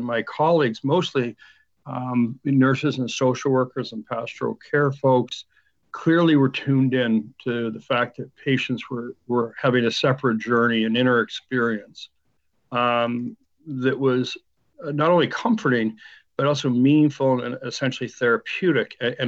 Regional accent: Canada; We're Canadian, which is something we did every year was our time together.

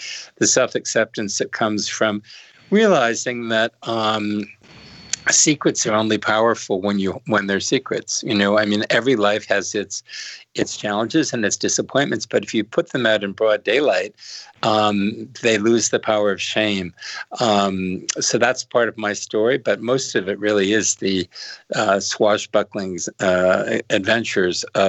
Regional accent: United States; now in France; So at once I am part of the village, but my difference, the fact that I'm American, is noted.

